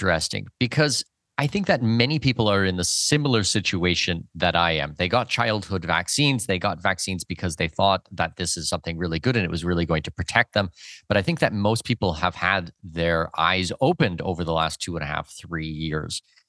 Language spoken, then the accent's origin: English; Canada; I'm a Canadian citizen. I was born and raised in Canada.